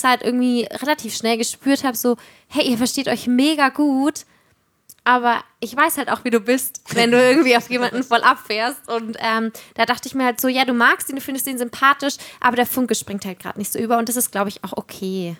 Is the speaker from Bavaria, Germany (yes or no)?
yes; Bavaria, Germany; Aber ich komme ja auch aus Franken ursprünglich.